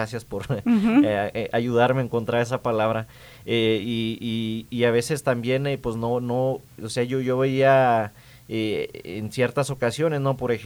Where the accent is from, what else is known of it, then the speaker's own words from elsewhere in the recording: Ciudad Juárez, Chihuahua, Mexico; yo nací en Ciudad Juárez, Chihuahua. Ajá, Chihuahua. Ciudad Juárez, Chihuahua, México. Sí, es una ciudad, ¿no?, ahí muy cerca de Estados Unidos